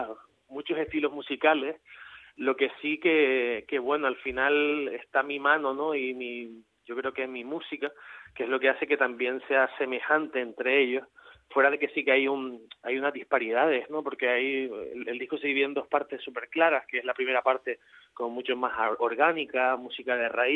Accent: Canary Islands, Spain; also born or lived in Fuerteventura; Yo soy de Gran Canaria, sí, soy canario.

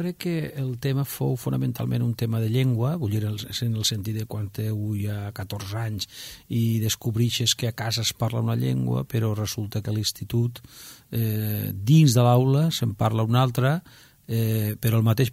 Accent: Ontinyent, Valencian Community, Spain; born there; vaig néixer a Ontinyent el 7 de juny de 1959

